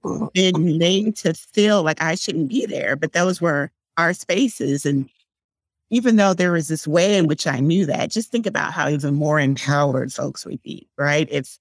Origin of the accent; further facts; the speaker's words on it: Austin, Texas, United States; being in spaces growing up in Austin and being the only little brown face anywhere, like, for example, at Symphony Square.